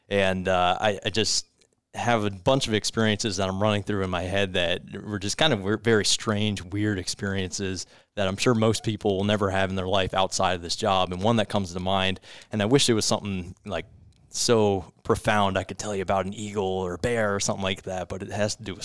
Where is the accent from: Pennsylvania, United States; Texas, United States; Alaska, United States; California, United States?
Pennsylvania, United States; also born or lived in Allegheny; No, I grew up in Wayne County. Pennsylvania, Wayne County, up in the northeast. And then I was living down in Allegheny for a couple of years before I went to Butler.